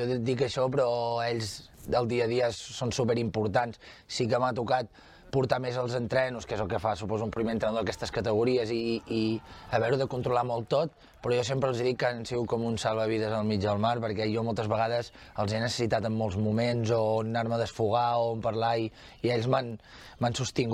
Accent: Banyoles, Catalonia, Spain; jo no sóc de Besalú, jo sóc de Banyoles

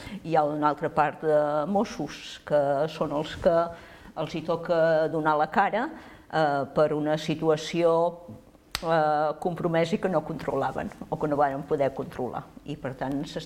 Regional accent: Catalonia, Spain; en molts aspectes, som catalans i callem, i no ens hi posem

